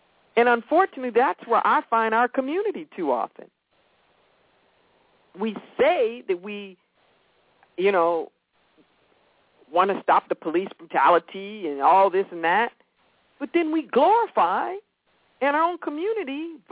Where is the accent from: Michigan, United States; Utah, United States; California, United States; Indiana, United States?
California, United States; Los Angeles; I grew up in Los Angeles, and just a few blocks from my house is one of the biggest Pentecostal churches in the world.